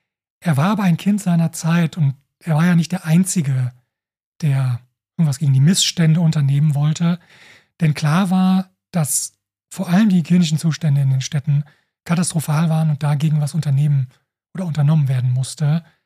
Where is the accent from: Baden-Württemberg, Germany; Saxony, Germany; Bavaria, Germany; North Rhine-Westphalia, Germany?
North Rhine-Westphalia, Germany; Dortmund; Also ich komme aus Dortmund